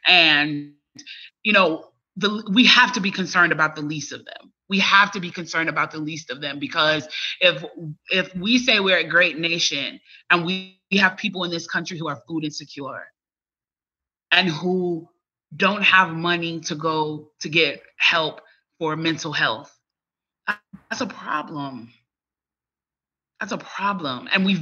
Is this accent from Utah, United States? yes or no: no; Chicago, Illinois, United States; I grew up working class, so we weren't poor, but the neighborhood I grew up in Chicago was trapped by the hood.